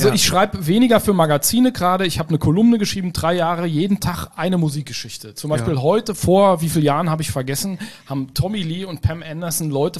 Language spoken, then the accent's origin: German; Rhineland-Palatinate, Germany; Ich komme eigentlich aus dem Hunsrück, hinter den 7 Bergen, wenn jemand kennt, Frankfurt-Hahn, den Flughafen, der mit Frankfurt nichts zu tun hat, oder Bernkastel Kues an der Mosel, das ist so ein Schild, Zivilisation, Pfeil, die andere Richtung.